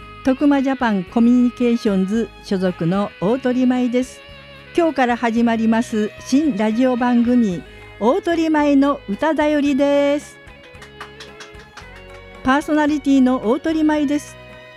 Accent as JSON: {"language": "Japanese", "region": "Kagoshima", "country": "Japan", "said": "はじめに出身地は鹿児島県です。"}